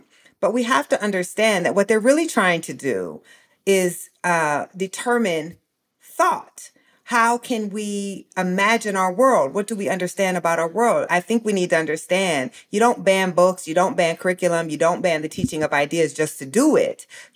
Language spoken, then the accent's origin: English; Iowa, United States; my home state of Iowa, mm-hmm, which was known nationally as the crown jewel of education, right? We all grew up taking the Iowa Test of Basic Skills